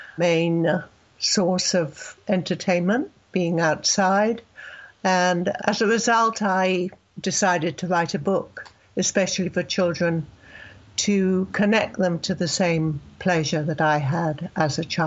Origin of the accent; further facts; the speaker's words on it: England, United Kingdom; also born or lived in South Carolina; now in California, United States; I am originally from England, and I've been living in the States for many years now, teaching composition and literature in universities. At the moment, I'm living in California, but I was living and teaching in South Carolina before I came here.